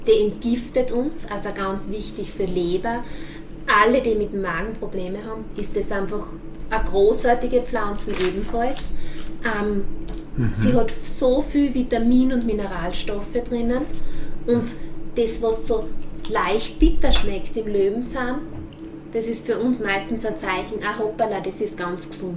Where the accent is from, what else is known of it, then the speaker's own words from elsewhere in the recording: Styria, Austria; einen Röhrlsalat, wie man bei uns in der Steiermark sagt